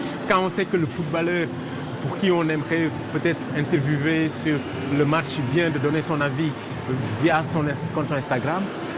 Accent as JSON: {"language": "French", "country": "Senegal", "said": "je suis sénégalais"}